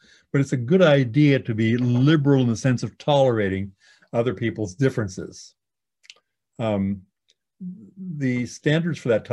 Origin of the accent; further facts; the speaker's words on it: South Dakota, United States; I grew up in South Dakota, as some of you know